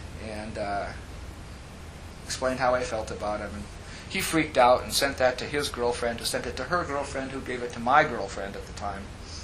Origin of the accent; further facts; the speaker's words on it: Manitowoc, Wisconsin, United States; Anyway, then growing up in Manitowoc, I graduated from Lincoln High School in 1967.